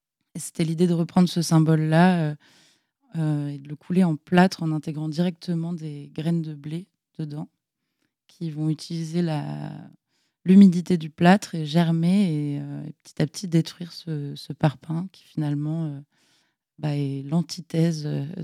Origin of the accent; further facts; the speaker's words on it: Saint-Nazaire, Pays de la Loire, France; Voilà, je suis originaire de Saint-Nazaire.